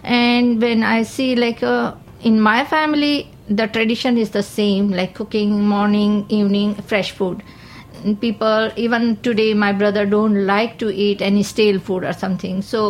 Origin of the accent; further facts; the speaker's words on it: Mumbai, Maharashtra, India; Yes, I'm from Mumbai. I'm born and brought up in Mumbai.